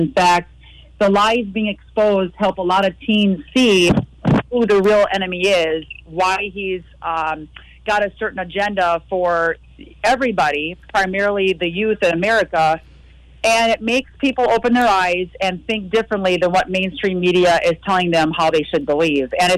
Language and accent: English; Wisconsin, United States; I grew up line dancing in Wisconsin.